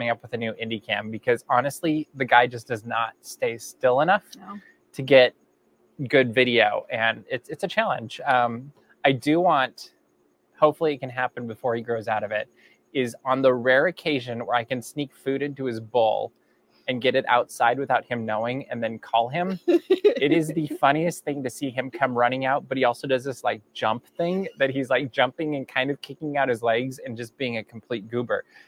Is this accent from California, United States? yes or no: no; Minnesota, United States; Growing up in Minnesota, that was not something that was on my radar.